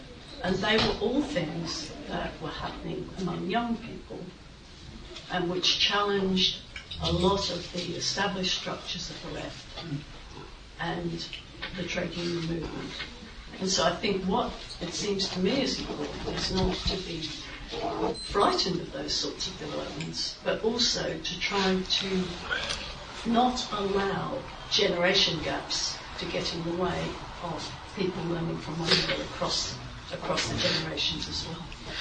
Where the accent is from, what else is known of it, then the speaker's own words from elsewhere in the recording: Australia; I'm Australian, I grew up in Australia. Because I grew up in Australia, I had a better chance at tertiary education than if I'd grown up in Britain.